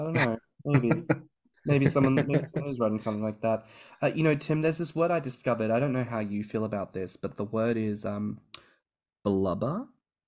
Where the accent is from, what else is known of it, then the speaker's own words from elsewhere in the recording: Perth, Western Australia, Australia; growing up in Perth. It's one of the most isolated cities in the world.